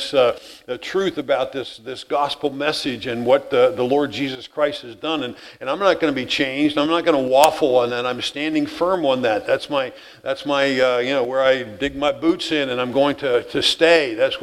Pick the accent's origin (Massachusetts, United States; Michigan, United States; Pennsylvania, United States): Pennsylvania, United States; where I grew up in Pennsylvania, we lived in this little old farmhouse, and we had a basement in our little farmhouse there.